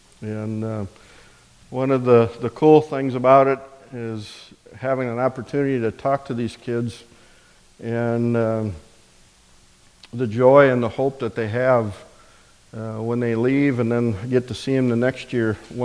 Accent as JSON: {"language": "English", "town": "Sioux Center", "region": "Iowa", "country": "United States", "tie": "born or raised there", "said": "I grew up in and around Sioux Center, so a lot of familiar faces."}